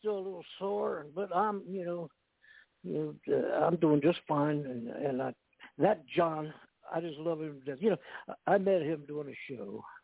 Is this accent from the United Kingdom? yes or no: no; Cincinnati, Ohio, United States; all my friends that I grew up with in Cincinnati, Ohio. We had a city up there called Price Hill, and it was all Italian families up there.